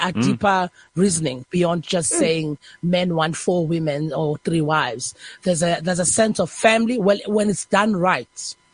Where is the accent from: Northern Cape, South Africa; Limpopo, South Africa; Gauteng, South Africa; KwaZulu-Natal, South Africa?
KwaZulu-Natal, South Africa; Empangeni; Mpangeni, anyway.